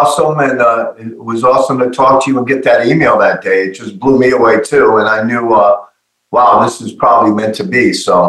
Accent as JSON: {"language": "English", "town": "New London", "region": "Connecticut", "country": "United States", "tie": "born or raised there", "said": "But I grew up in New London, Connecticut, which was deemed the submarine capital of the world."}